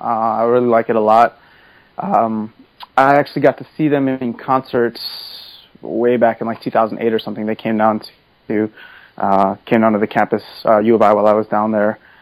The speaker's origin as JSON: {"language": "English", "town": "Chicago", "region": "Illinois", "country": "United States", "tie": "born or raised there", "said": "Yep, born and raised in Chicago. The only time that I didn't spend here was while I was at school, but that was only a couple hours away for college."}